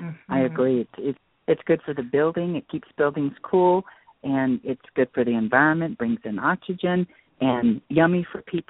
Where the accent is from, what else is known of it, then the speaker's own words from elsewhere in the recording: Brenham, Texas, United States; I was raised in Brenham, Texas, on a farm, and Mama always had a big garden with juicy vegetables